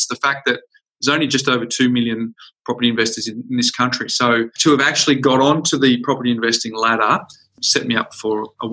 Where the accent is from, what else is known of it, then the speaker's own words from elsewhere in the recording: Perth, Western Australia, Australia; I was a degree qualified accountant from my hometown in Perth